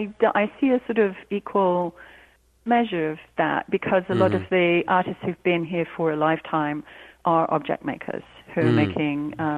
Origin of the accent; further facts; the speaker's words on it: South East England, United Kingdom; also born or lived in Jamaica / Cyprus; I grew up mostly, I wasn't born in England, I was born in Jamaica, and then grew up my early years in Cyprus, and then moved to England when I was about six. And we lived in mostly in Hampshire, which is sort of halfway between London and Southampton